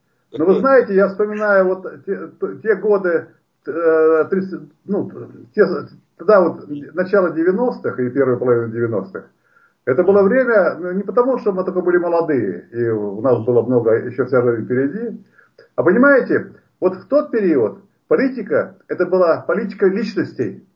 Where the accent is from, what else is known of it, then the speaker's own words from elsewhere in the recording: Latvia; Ну, я латыш, да?